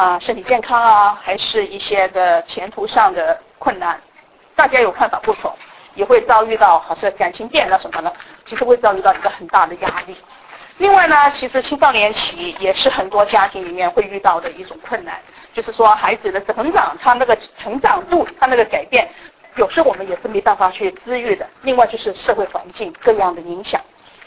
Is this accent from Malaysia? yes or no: no; China; 其实呢，和谐家庭是我们中国人很熟悉的一个就是概念嘛